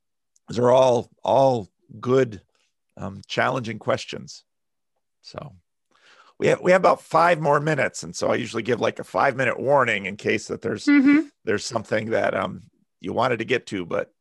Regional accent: Paterson, New Jersey, United States; I grew up in Patterson and not in a real thick CRC community.

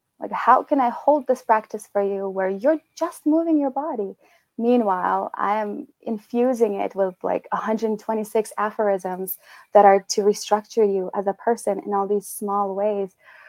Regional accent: Uzbekistan; I grew up in Uzbekistan, so half of my family are Muslims, and the other half of my family are Russian Orthodox.

